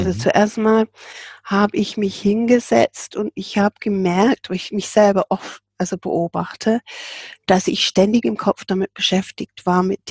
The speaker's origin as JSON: {"language": "German", "region": "England", "country": "United Kingdom", "second_language": "German", "said": "Ich habe als Engländerin immer überlegt, was die Wörter dann bedeuten."}